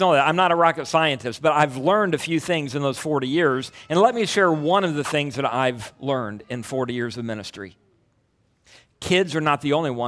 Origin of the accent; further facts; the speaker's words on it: Buckhart, Illinois, United States; I grew up right outside of Rochester, Illinois, just down the road here, a little place called Buckhart.